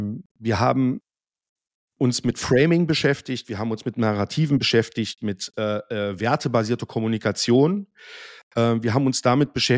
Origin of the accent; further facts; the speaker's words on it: East Germany, Germany; Und ich als Ostdeutscher sage das sehr, sehr gerne. Endlich wieder im Osten zweistellig.